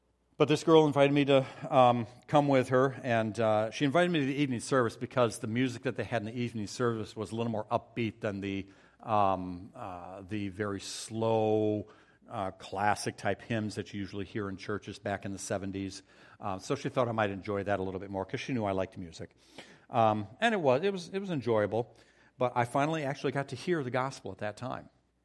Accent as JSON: {"language": "English", "region": "Illinois", "country": "United States", "tie": "born or raised there", "said": "I went to the University of Illinois. We grew up in Illinois."}